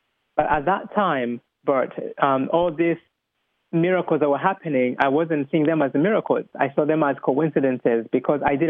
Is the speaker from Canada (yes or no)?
no; Rwanda; so I was born and raised in Rwanda, as you said, and as a little boy, I grew up at a time when Rwanda was going through a lot of tribal unrest.